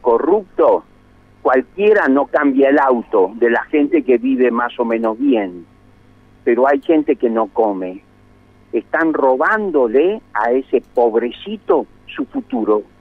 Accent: Argentina

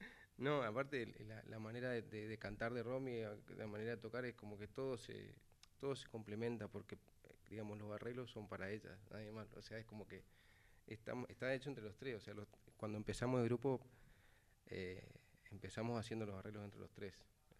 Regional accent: Posadas, Misiones, Argentina; mi familia es paraguaya, yo soy de Posadas, Misiones. Entonces de chiquito siempre toqué música paraguaya.

